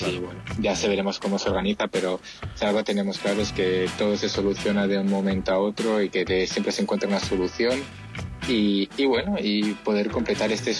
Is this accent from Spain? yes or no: yes; La Alberca, Castile and León, Spain; todos que estáis ahí en Salamanca, a mi querida Castilla y León y sobre todo